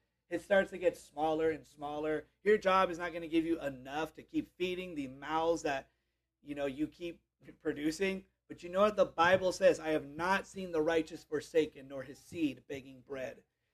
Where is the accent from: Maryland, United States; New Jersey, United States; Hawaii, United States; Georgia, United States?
Hawaii, United States; I'm one of 6 children and I grew up in Hawaii, which is already expensive enough as it is.